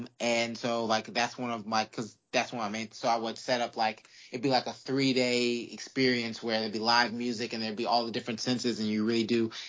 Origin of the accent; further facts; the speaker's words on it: New Orleans, Louisiana, United States; And I'm from New Orleans, so music is very heavily ingrained in our culture.